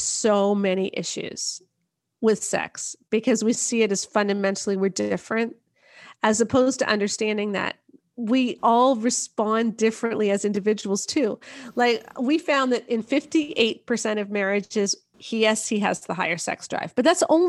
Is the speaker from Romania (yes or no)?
no; Canada; I'm Canadian, first of all.